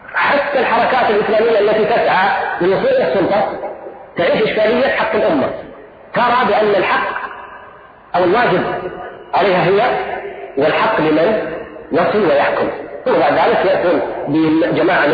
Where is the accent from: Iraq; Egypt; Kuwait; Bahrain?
Kuwait; عندنا في الكويت في حركة نشطة من 40 سنة